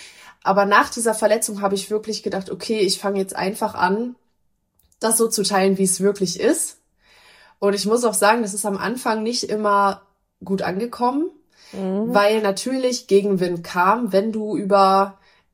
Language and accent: German; Lingen, Lower Saxony, Germany; born there; Also ich bin tatsächlich in Lingen geboren. Meine Mama kommt aus Lingen und mein Papa kommt aus Meppen.